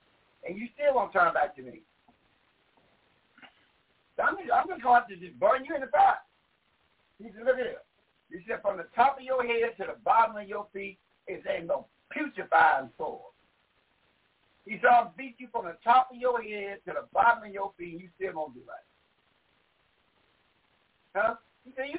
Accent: Pennsylvania, United States; Do you see where I'm at? I'm from Pennsylvania. We in bad shape.

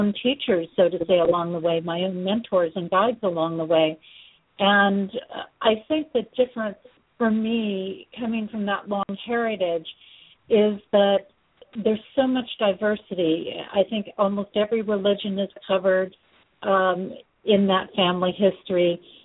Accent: Manhattan Beach, California, United States; I grew up in Southern California and just outside of the LA area in a little suburb called Manhattan Beach.

